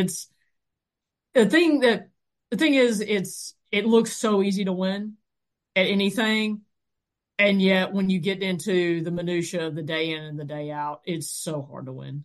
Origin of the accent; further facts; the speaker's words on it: Georgia, United States; this is where I get torn in my life because I am born and raised in Georgia, but my PhD is from Auburn